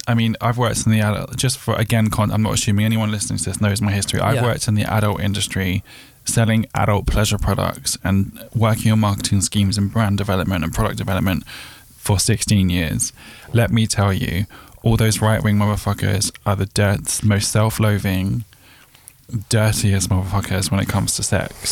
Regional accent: Eltham, London, United Kingdom; I come from Eltham. I've grown up around racist. I grew up around National Front, EDL, all of it.

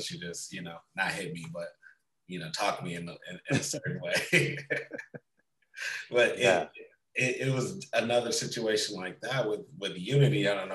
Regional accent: Oakland, California, United States; Cause I think I was real fortunate growing up in West Oakland and like having the kind of teachers that I have.

